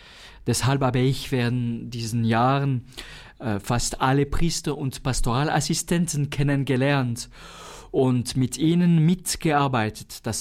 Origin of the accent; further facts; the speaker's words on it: Sion, Valais, Switzerland; Ich bin also in Sitten 1957 geboren, habe da gelebt, die Prima- und Sekundarschule besucht und die Matura am Kollegium in Sitten gemacht.